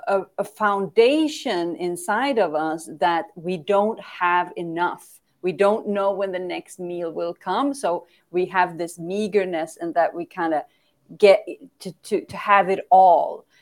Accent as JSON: {"language": "English", "country": "Sweden", "second_language": "English", "said": "so I'm from Sweden, and in Sweden, the history of Sweden is that large parts of the people, of the population, had for generation for long periods of time come from starvation"}